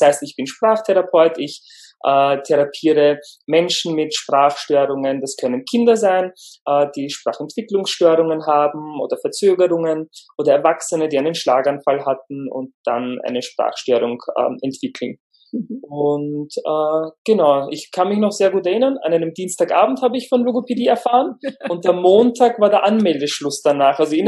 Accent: Lower Austria, Austria; first language Turkish; German is a second language; Also, ich bin in Niederösterreich aufgewachsen, in einem kleinen Dorf, und als Familiensprache haben wir Türkisch gesprochen. Bis ich 3 Jahre alt war, da hat mein Vater dann angefangen, mit mir Deutsch zu sprechen.

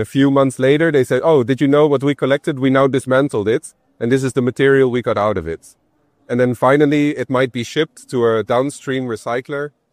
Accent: Netherlands; So I'm from the Netherlands.

